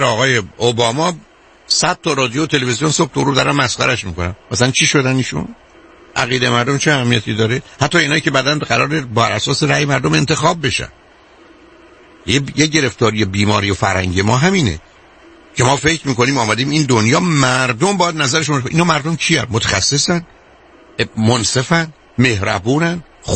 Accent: Shiraz, Fars, Iran; moved away; من خودم شیرازی هستم، یادم از بچگی وقتی میرفتم دم سعدیه

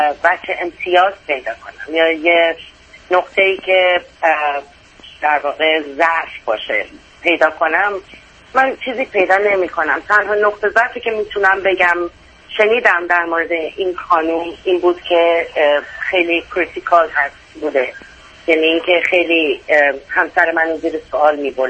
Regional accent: Iran; من ماها که توی ایران بزرگ شدیم، جنگ دیدیم، انقلاب دیدیم، من 9 سالم بوده انقلاب شده، بعدش جنگ دیدم

